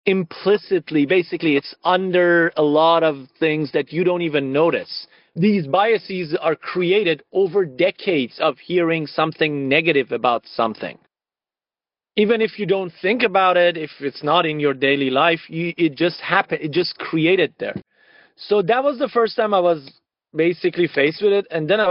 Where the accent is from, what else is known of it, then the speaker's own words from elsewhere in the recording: Iran; when they would find out I'm from Iran, they would stop responding.